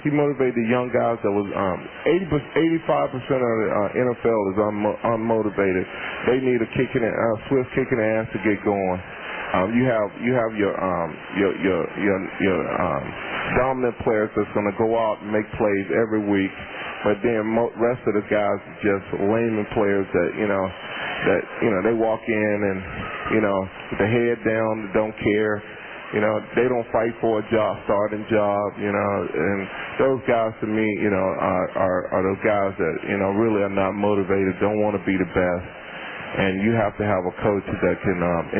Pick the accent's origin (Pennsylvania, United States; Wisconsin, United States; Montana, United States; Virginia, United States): Virginia, United States; Gladys; I'm from Gladys, Virginia.